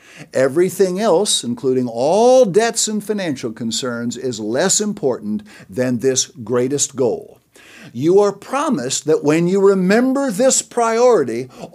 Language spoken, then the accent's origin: English; Lima, Ohio, United States; In my hometown of Lima, Ohio, a well-known, successful businessman put a sign on his factory saying, "God is my partner."